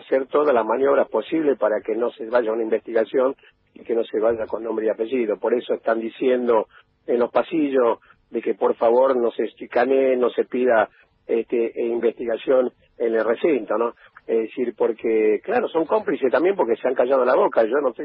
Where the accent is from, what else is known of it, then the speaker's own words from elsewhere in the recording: Salta, Argentina; Yo soy salteño y conozco muy bien toda esa zona.